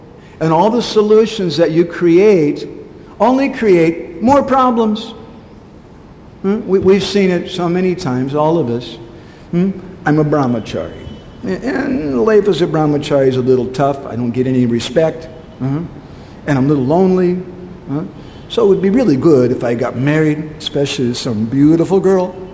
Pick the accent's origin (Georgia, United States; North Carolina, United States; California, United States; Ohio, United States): California, United States; Los Angeles; I remember when I was growing up in Los Angeles as a devotee, book distributor